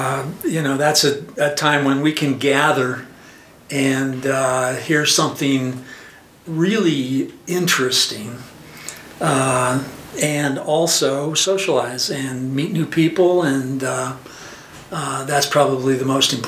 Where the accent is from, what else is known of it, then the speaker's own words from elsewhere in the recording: Utah, United States; also born or lived in California; I am originally from Utah, but I moved to California for about 18 years, working in Silicon Valley.